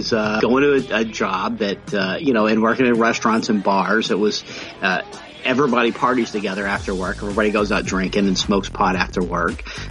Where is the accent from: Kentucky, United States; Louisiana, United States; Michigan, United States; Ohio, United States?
Kentucky, United States; Louisville; I grew up in Louisville, Kentucky, and spent a lot of time on my grandparents' farm in the summers.